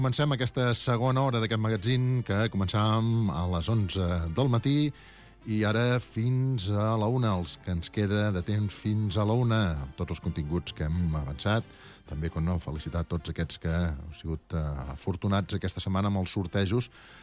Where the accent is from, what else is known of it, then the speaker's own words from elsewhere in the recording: Girona, Catalonia, Spain; també ens alegrem molt com a gironins que tinguem un representant